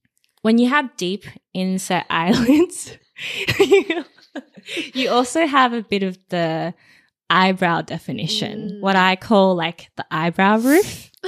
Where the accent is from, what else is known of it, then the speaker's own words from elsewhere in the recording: Australia; and then growing up in Australia, I think being tanned was a beauty ideal.